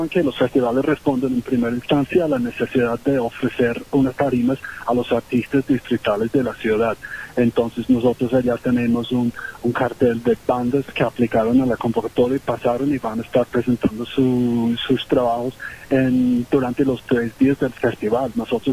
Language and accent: Spanish; Northern Ireland, United Kingdom; Spanish is a second language; Yo soy de Irlanda del Norte.